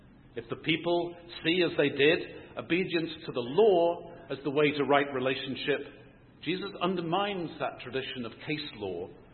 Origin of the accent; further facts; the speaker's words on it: England, United Kingdom; moved away as an adult; also born or lived in Atlanta; now in United States; As you know, I'm originally from England, and even though my allegedly adult life has been in the U.S., I still sometimes think of England as home.